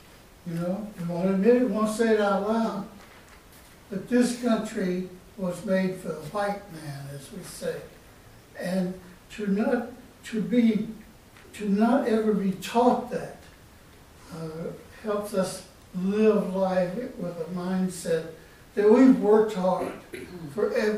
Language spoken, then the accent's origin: English; McComb, Mississippi, United States; also born or lived in Arkansas; growing up in the South, and particularly in Mississippi and Arkansas, and Macomb, Mississippi, the little town where I was born.